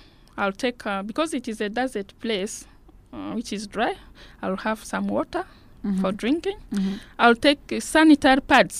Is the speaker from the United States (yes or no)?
no; West Nile, Uganda; English is a second language; As I said, I'm from Uganda, from West Nile. I'm a Lutbara.